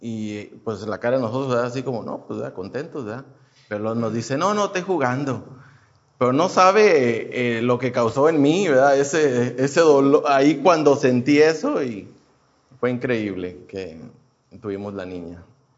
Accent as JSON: {"language": "Spanish", "town": "Houston", "region": "Texas", "country": "United States", "tie": "born or raised there", "said": "Vengo de la ciudad de Houston. He vivido ahí casi toda mi vida."}